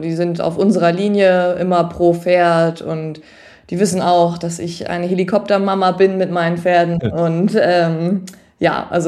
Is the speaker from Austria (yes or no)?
no; Lower Saxony, Germany; also born or lived in Hanover; ich bin noch in Hannover geboren und dann sind wir ein paar Monate später sind wir aufs Gestüt gezogen. Also wirklich, ich bin da komplett aufgewachsen.